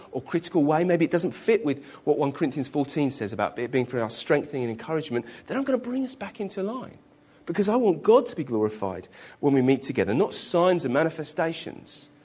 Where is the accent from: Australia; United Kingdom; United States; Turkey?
United Kingdom; I'm British, so to me, fitting and orderly is the Queen's garden party.